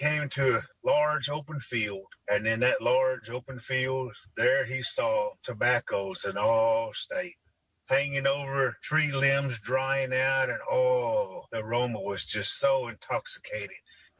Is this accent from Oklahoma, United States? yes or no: yes; Tahlequah, Oklahoma, United States; I'm from Tahlequah, Oklahoma. I'm a full-blood Catoosa Cherokee.